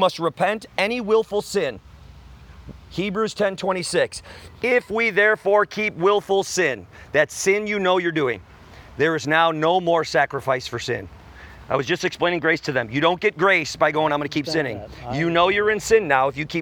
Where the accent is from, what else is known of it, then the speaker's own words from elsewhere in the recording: Wisconsin, United States; Originally from Wisconsin. I was just telling them we have a small homestead in Missouri, but we're never there.